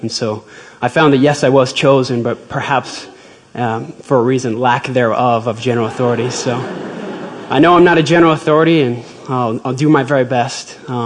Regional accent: Bountiful, Utah, United States; As a young boy, I was maybe 5 or 6 years old. I grew up in Bountiful, Utah.

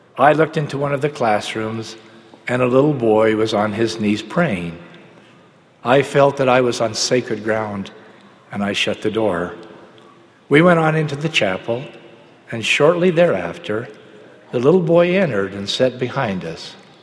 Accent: Rexburg, Idaho, United States; Being in Rexburg is like being home. I grew up on Center Street, one half block from BYU, Idaho.

